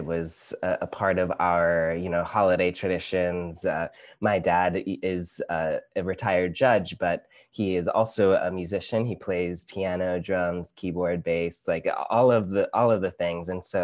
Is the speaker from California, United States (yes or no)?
yes; Los Angeles, California, United States; I'm born and raised in Los Angeles. So we would go to Center Theater Group and we would see